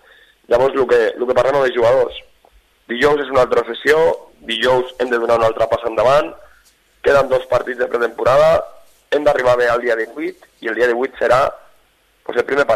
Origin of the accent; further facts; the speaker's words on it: Santa Coloma de Gramenet, Catalonia, Spain; des de 5-6 anys a futbol sala, aquí a Santa Coloma de Gramenet, soc nascut aquí a Santa Coloma de Gramenet.